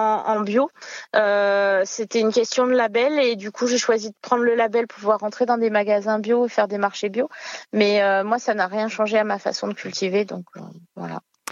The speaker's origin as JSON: {"language": "French", "town": "La Seyne-sur-Mer", "region": "Provence-Alpes-Côte d'Azur", "country": "France", "tie": "born or raised there", "said": "J'ai grandi à Toulon, enfin La Seyne-sur-Mer, à côté de voisins qui étaient réunionnais."}